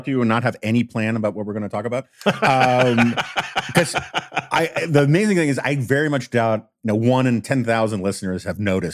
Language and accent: English; New York, United States; the hippies I grew up with in New York, they were just basically rebelling against their corporate lawyer parents